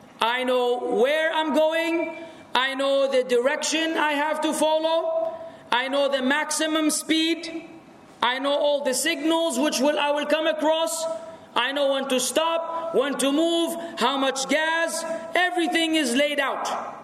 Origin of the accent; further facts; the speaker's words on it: Lebanon; moved away; I remained to be in this fashion until I moved from my home country, Lebanon, to this other country, which I told you about earlier.